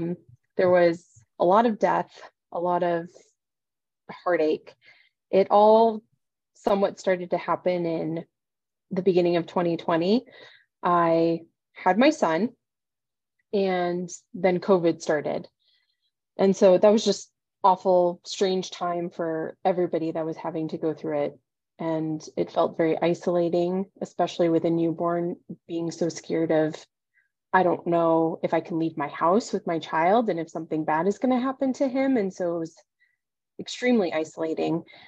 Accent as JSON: {"language": "English", "town": "Las Vegas", "region": "Nevada", "country": "United States", "tie": "born or raised there", "said": "So when I was 5, my parents and I moved to Las Vegas. I grew up as an only child and my dad was in the military and got stationed at Nellis."}